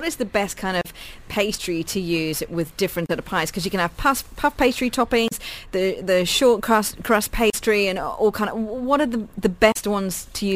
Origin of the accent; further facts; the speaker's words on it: South West England, United Kingdom; Growing up in Devon in the UK, obviously Cornwall is next door.